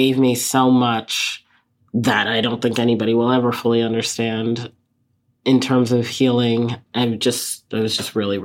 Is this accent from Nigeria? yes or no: yes; Nigeria; And also as a Nigerian, my family is Nigerian as well.